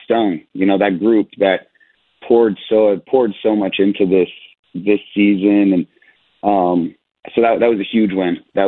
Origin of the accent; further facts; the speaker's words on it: Nevada, Iowa, United States; So I'm actually originally from Central Iowa, a small town in Central Iowa, Nevada, Iowa.